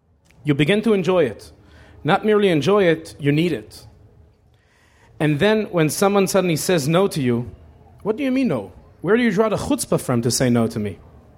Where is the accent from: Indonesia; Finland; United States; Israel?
Israel; this is growing up in Israel for the past 40 years.